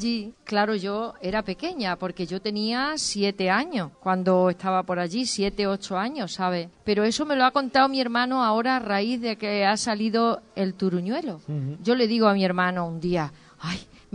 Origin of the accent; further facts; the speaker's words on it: Magacela, Extremadura, Spain; Vivía allí y jugaba por allí con niños que eran de mi pueblo, ¿no? Porque había 6 casas y en cada casa había una familia.